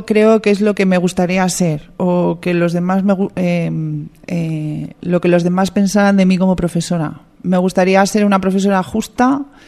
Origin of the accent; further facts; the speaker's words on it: Miranda de Ebro, Castile and León, Spain; un viejo grupo de mi pueblo, de Miranda, que hace música de jazz